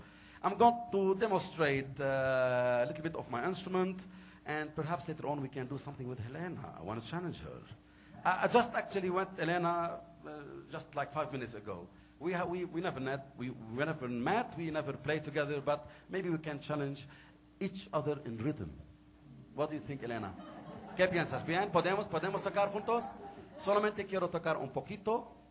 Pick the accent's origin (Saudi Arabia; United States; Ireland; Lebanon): Lebanon; So I'm going to demonstrate like some of the rhythms that we use in Lebanon. I'm from Lebanon.